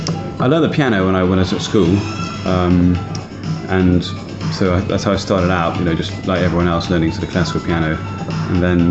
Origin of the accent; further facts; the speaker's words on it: Bath, South West England, United Kingdom; I grew up in Bath in the West Country, so playing a lot of pubs around there